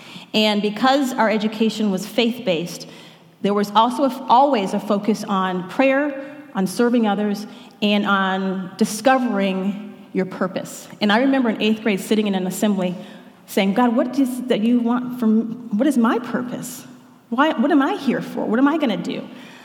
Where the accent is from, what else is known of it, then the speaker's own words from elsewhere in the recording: Detroit, Michigan, United States; I grew up in the Detroit area, and he invited me to come in and spend an afternoon with him.